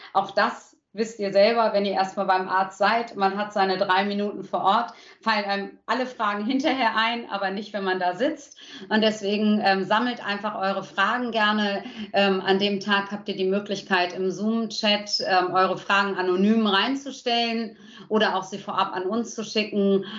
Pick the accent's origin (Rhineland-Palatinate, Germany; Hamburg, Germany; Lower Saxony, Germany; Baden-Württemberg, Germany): Hamburg, Germany; Ich als Hamburgerin hoffe